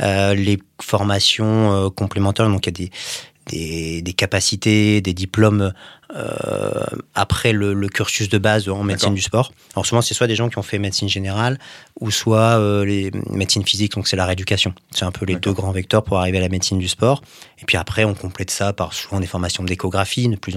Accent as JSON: {"language": "French", "town": "Valenciennes", "region": "Hauts-de-France", "country": "France", "tie": "born or raised there", "said": "Et je suis né à Valenciennes. Voilà. Je suis né à Lille, mais j'ai grandi"}